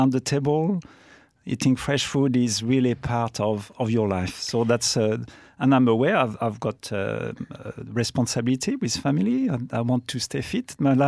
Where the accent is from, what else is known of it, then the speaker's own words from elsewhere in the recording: Loire Valley, France; English is a second language; I grew up in the Loire Valley, so that's where the chateaux are.